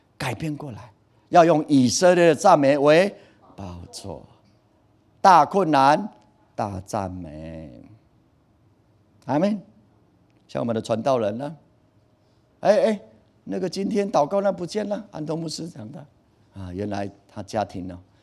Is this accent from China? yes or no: no; Taiwan; 我们台湾人是非常敬神的一个信仰的，到处都是。